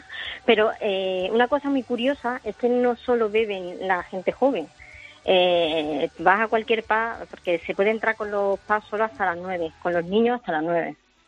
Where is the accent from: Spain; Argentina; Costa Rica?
Spain; Ceuta; Además, yo vengo de Ceuta, yo nací en Ceuta.